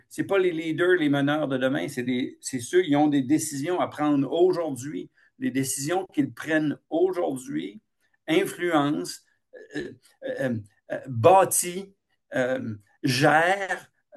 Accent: the Maritimes, Canada; moi, je suis acadien.

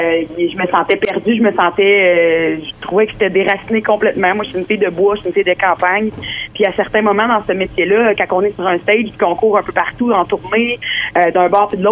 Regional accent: Coaticook, Quebec, Canada; vendredi dans mon patelin à Quaticook. Je me sens très enracinée

